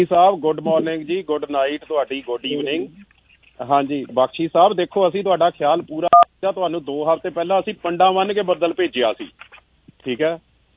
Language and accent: Punjabi; Punjab, India; ਅਸੀਂ ਦੁਆਬੇ ਵਾਲੇ ਬੰਦੇ ਹਾਂ, ਅਸੀਂ ਪਹਾੜਾਂ ਦੇ ਲਾਗੇ ਪੈਰਾਂ 'ਚ ਰਹੀਦਾ